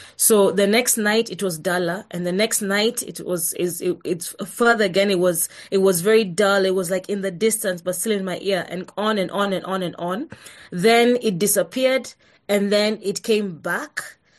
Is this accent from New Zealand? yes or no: no; Nairobi, Kenya; I've born and raised and live in Nairobi, Kenya, which is in East Africa